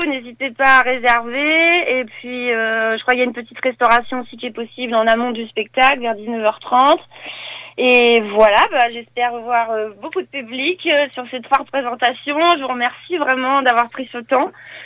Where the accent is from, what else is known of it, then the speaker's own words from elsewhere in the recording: Normandy, France; Mais je viens quand même de Normandie, donc...